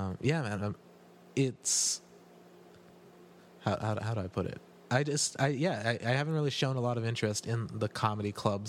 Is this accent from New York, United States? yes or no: no; Los Angeles, California, United States; I grew up in East L.A., but I don't speak Spanish. I don't relate to a lot of things that are going on in East L.A.